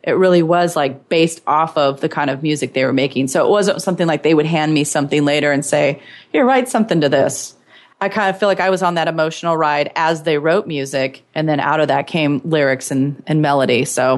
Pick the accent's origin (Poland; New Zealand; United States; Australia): United States; Washington; now in Seattle, United States; I was from Eastern Washington State.